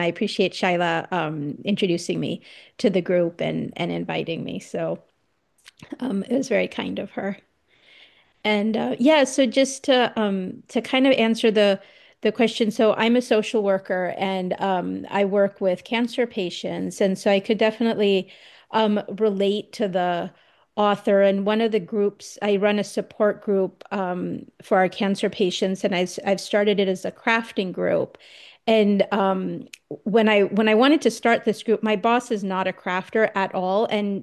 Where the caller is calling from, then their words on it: Saratoga, California, United States; So I'm actually in Saratoga, so I'm in the South Bay.